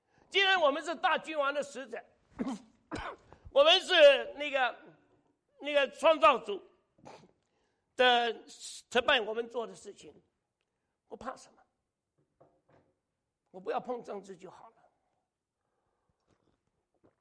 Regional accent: Hong Kong; 我是香港人，我拿了香港回乡证回去。

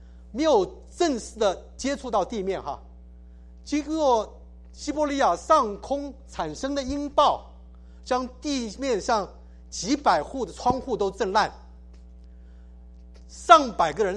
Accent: Taiwan; 我们从台湾来都知道哈

